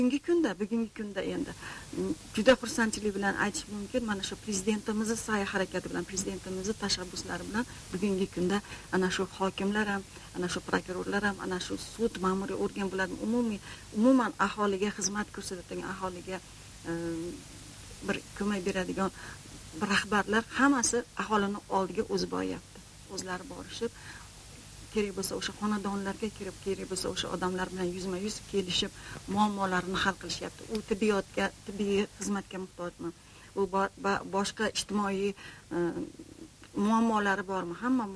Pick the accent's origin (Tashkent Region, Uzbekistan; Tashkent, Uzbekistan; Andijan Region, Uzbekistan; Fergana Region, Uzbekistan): Fergana Region, Uzbekistan; Margilan; Men asli Marg'ilonda tug'ilib o'sganman, Marg'ilonlikmiz.